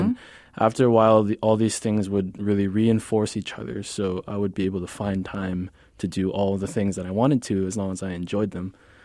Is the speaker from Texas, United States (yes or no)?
yes; San Antonio, Texas, United States; born there; I was born in San Antonio